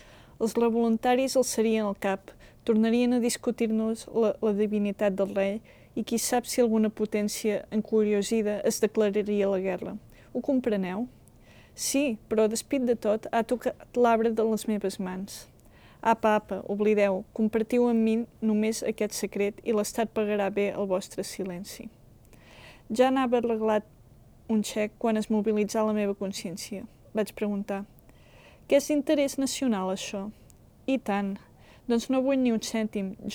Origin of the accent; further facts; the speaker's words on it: Girona, Catalonia, Spain; first language ca; Soc catalanoparlant. La meva ciutat natal està en el nord-est de Catalunya, es diu Girona. És una ciutat petita de 100.000 habitants, una ciutat antiga, medieval, amb una gran catedral